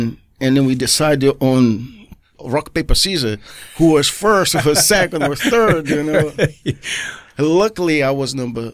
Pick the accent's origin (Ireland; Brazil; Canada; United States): Brazil; Rio de Janeiro; But I'm from Rio de Janeiro, you know.